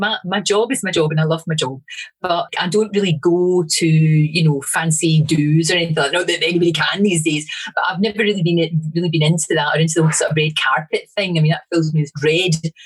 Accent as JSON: {"language": "English", "town": "Glasgow", "region": "Scotland", "country": "United Kingdom", "tie": "born there", "said": "I was born in the Gorbals. My mum and dad were only 18 when they had me."}